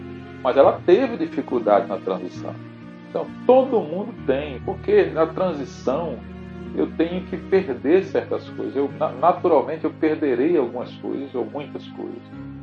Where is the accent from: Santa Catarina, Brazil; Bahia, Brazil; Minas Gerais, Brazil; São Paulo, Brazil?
Bahia, Brazil; Salvador; accent: Northeastern Brazilian; also born or lived in Natal; now in Pará, Brazil; Eu sou nordestino, né? Nasci em Natal, me criei em Salvador, na Bahia, e vim para cá. Estou aqui há mais tempo do que morei nesses lugares. Mas eu tenho ainda costumes e a minha fala mesmo, ela é uma fala ainda muito nordestina.